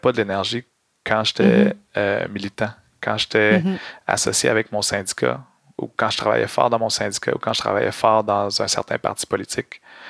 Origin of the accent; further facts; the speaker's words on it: Montreal, Quebec, Canada; Comme tu l'as mentionné, j'ai grandi à Montréal, fait que j'étais loin de ma culture, de mes traditions